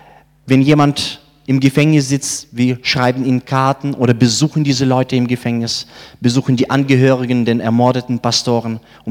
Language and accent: German; Siberia, Russia; Ich bin selbst in Russland geboren und in Sibirien aufgewachsen.